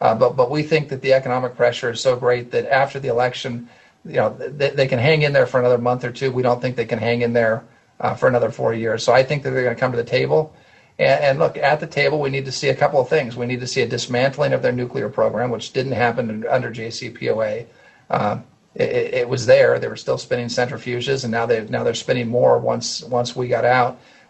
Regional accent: California, United States; I come from California, where, you know, there's a massive, successful, very affluent Persian community, Persian American community.

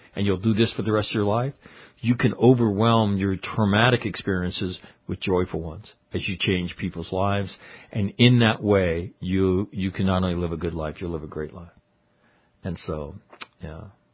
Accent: Sacramento, California, United States; A year later, we were in my hometown of Sacramento where this had happened

